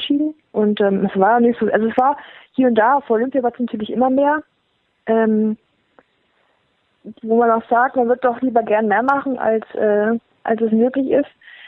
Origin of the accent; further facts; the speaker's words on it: Thuringia, Germany; dass die Leute da sind und mitfiebern und einen noch als Thüringer Athletin sehen